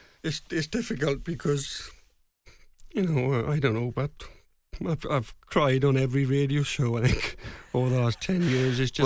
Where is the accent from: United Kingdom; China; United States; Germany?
United Kingdom; Swansea, Wales; I'm a Welsh speaker. I'm from Swansea, you know, I went to a Welsh-speaking school and I'm very patriotic. I'm a proud Welshman.